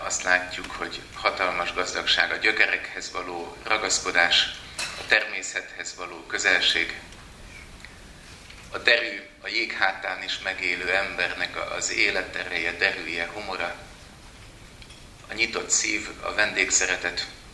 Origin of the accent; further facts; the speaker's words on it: Hungary; nagyon sokan, akik kis Magyarországról jövünk, mindig ugyanezt éljük át